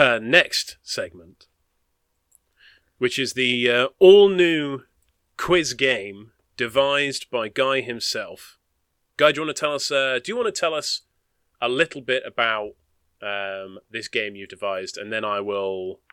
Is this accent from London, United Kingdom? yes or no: no; Hevingham, East of England, United Kingdom; now in Bath, United Kingdom; From Hevingham, Norfolk, but I live in Bath.